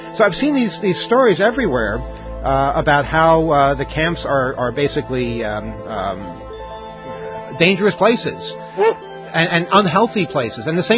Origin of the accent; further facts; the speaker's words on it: New York, United States; I guess because I'm from New York, and there are just so damn many of them.